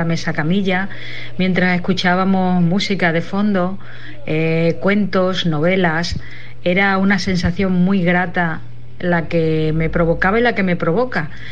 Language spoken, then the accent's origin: Spanish; Extremadura, Spain; de Extremadura.